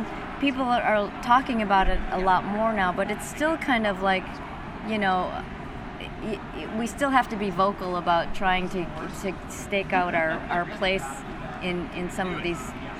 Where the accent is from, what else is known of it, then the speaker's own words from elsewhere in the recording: Highland Park, Illinois, United States; I grew up in this northern suburb of Chicago, Highland Park, where, you know, like, everyone was Jewish.